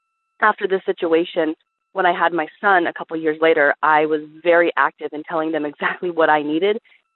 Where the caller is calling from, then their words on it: Caldwell, Idaho, United States; I'm calling from Caldwell, Idaho.